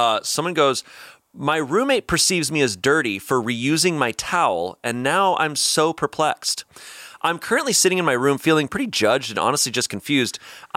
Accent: Arizona, United States; But like growing up in Arizona, that place was so dry.

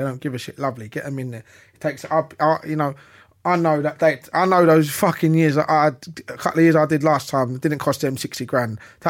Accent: East End, London, United Kingdom; We're from East End. Like, we're different.

